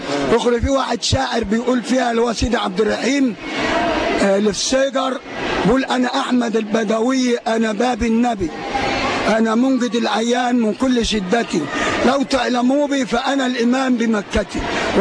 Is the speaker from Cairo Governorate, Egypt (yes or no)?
no; Tanta, Gharbia, Egypt; انا ابن الغربية